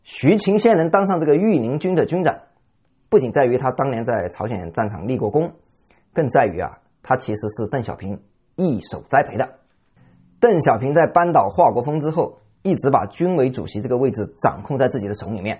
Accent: China; 我们中国人小时候都要学一篇课文

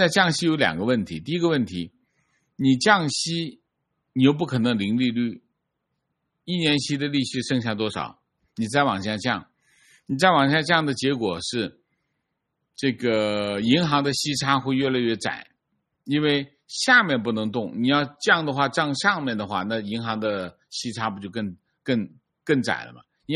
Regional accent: Hong Kong; 这样的香港政府，身为香港人，我从心底里鄙视他、厌恶他。

